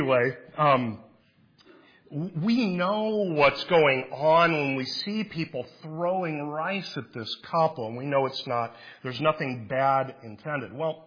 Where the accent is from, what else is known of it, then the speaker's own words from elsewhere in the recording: Iowa, United States; I must be a hick, right? I'm from Iowa originally.